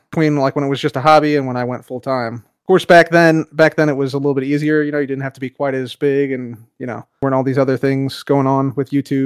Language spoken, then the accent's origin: English; Chicago, Illinois, United States; I was a fan of the Chicago Cubs baseball team because I'm from Chicago area.